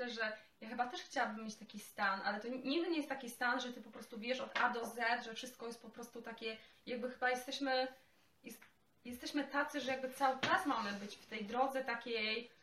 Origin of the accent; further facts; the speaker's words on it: Silesian Voivodeship, Poland; ja jestem ze Śląska